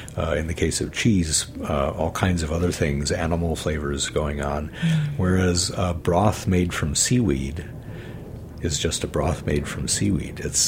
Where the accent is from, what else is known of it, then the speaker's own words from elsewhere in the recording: Midwest, United States; I grew up in the Midwest. We didn't really have much in the way of ethnic foods.